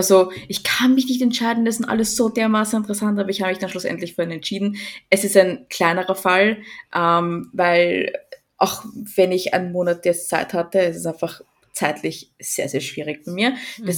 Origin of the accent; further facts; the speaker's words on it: Austria; wie du es halt auch bei uns in Österreich hast.